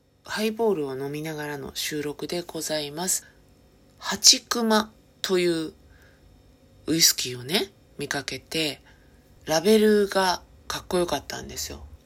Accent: Chiba, Japan; 私千葉県民ですからね、馴染みがあんまりないんですよ。

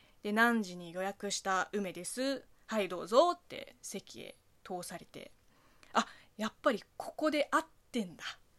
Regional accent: China; Japanese is a second language; こんばんは、職業中国人の … です。この番組は中国生まれ中国育ちの私 … がリスナーさんの質問に答えていく Q&A 形式のラジオでございます。

